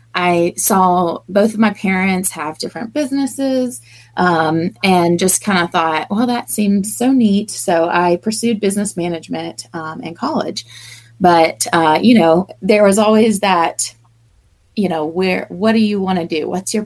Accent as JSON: {"language": "English", "town": "Greensboro", "region": "North Carolina", "country": "United States", "tie": "born or raised there", "said": "So I was born in Greensboro, raised there my whole life, and then came up to Boone in 2006 to go to college at Appalachian State."}